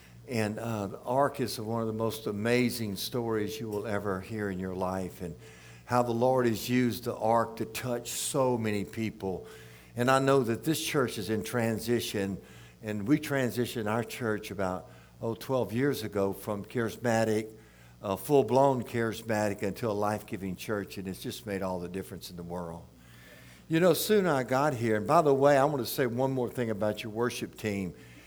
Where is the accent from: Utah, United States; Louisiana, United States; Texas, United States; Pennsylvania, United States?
Louisiana, United States; Baton Rouge; I'm from Baton Rouge, originally born and raised in Baton Rouge. I live in the country now.